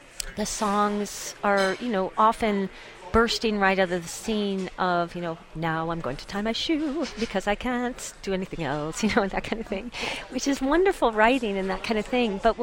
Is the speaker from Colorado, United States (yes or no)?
yes; Colorado, United States; also born or lived in New York City; now in New Mexico, United States; I moved from New York City to, I'm from Colorado, but moved to New Mexico in 2001. And New Mexico's really changed me as an artist in many, many ways.